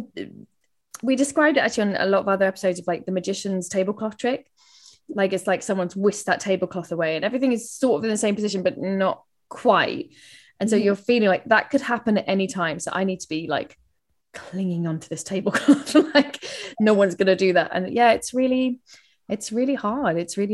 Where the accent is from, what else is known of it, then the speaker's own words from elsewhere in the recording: London, United Kingdom; accent: London; That's my London accent.